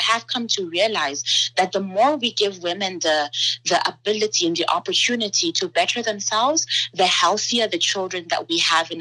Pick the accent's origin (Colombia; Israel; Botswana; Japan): Botswana; also born or lived in Ghana; I was born in Ghana. I grew up in Botswana, and I'm a Namibian citizen.